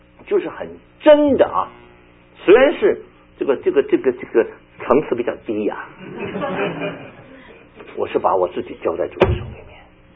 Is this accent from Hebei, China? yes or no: no; Beijing, China; 我们北京人说就是还没门了呢